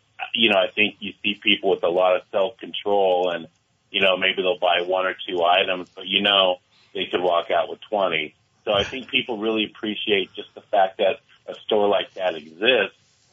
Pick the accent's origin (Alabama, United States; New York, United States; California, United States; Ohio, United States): California, United States; San Diego; moved away; we're from San Diego, so we got here a year ago.